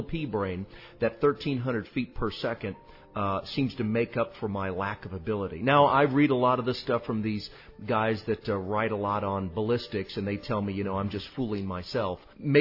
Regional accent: Illinois, United States; No, I'm from the St. Louis area. I'm from Southern Illinois.

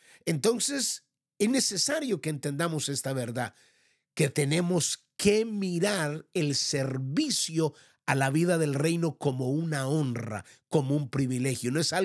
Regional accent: Colombia; En nuestro país, o en mi país, Colombia, voy a hablar por mi país

